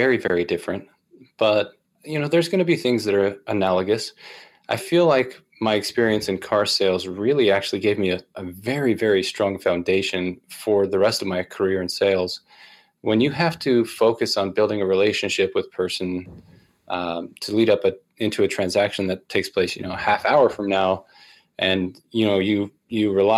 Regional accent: Arizona, United States; also born or lived in Ukraine / Utah / Southern California; I'm a transplant. I grew up in Arizona and lived for a couple of years in Ukraine, of all places.

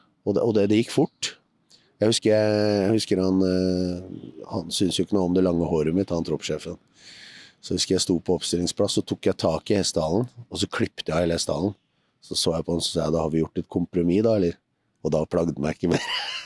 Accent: Oslo, Norway; når jeg vokste opp på Romsås

